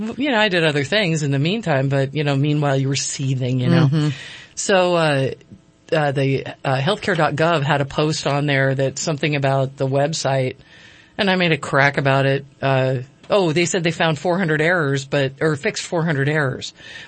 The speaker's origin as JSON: {"language": "English", "region": "Connecticut", "country": "United States", "tie": "born or raised there", "said": "I mean, I grew up in Connecticut. I've seen a lot of snowmen."}